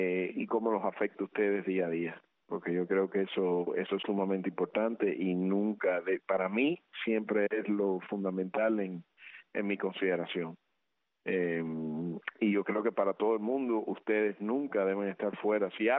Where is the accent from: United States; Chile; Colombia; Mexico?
United States; Yo como cubano-americano, me sentí insultado por ambos lados.